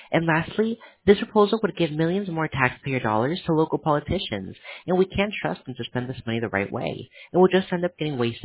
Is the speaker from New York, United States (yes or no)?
no; Miami, Florida, United States; No, we are, we're from Miami, Florida.